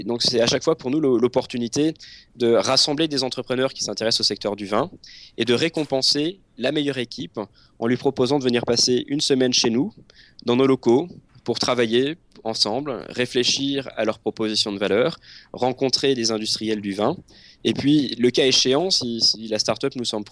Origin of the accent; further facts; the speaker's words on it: Lyon, Auvergne-Rhône-Alpes, France; now in Bordeaux, France; moi je suis bordelais d'adoption, mais